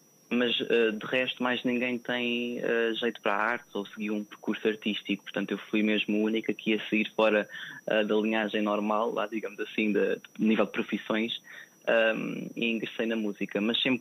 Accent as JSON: {"language": "Portuguese", "town": "Benavente", "region": "Santarém", "country": "Portugal", "tie": "born or raised there", "said": "Eu ingressei num grupo infantil juvenil de Benavente, que é a terra onde eu cresci"}